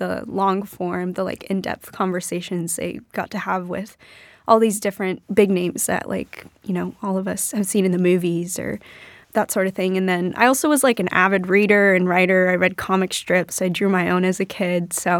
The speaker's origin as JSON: {"language": "English", "town": "San Diego", "region": "California", "country": "United States", "tie": "born or raised there", "said": "just randomly made different connections or developed different relationships with a lot of people growing up in San Diego."}